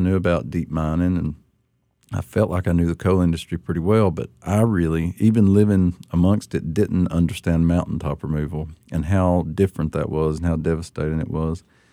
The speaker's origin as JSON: {"language": "English", "region": "Appalachia", "country": "United States", "accent": "Appalachian", "said": "markers of an Appalachian, is bad, and you have to get rid of that. That's why, obviously, I kept my accent, but I never could get rid of it and didn't want to."}